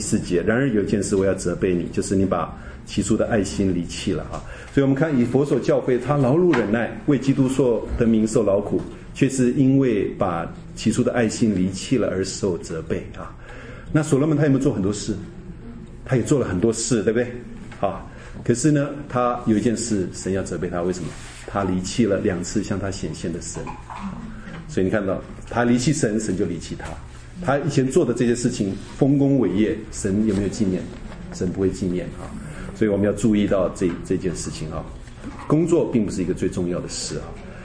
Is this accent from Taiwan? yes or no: no; China; 我们中国人也讲到说天行健啊，君子自强不息，对不对？